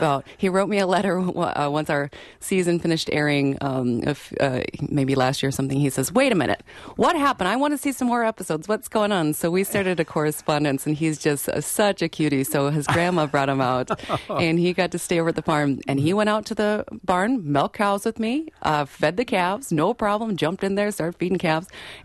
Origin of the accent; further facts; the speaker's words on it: Washington, United States; I'm originally from Washington State.